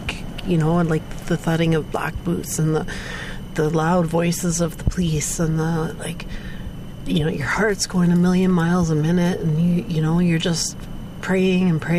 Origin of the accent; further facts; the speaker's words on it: Dryden, Ontario, Canada; moved to Dryden. And I don't have to go to Vancouver anymore. I need to help here. I need to help my hometown.